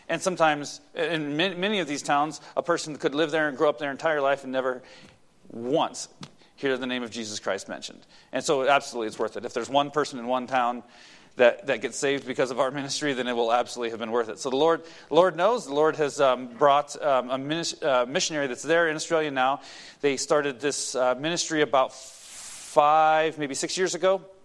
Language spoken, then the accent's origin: English; Oregon, United States; All right, so we are from Oregon. We both my wife and I grew up mostly in Oregon